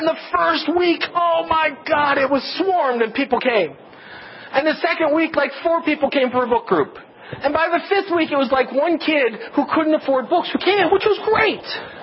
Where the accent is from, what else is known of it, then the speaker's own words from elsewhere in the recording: Glendale, Ohio, United States; I grew up in Glendale, Ohio. Glendale, Ohio is this little patch of green trees on Google Maps.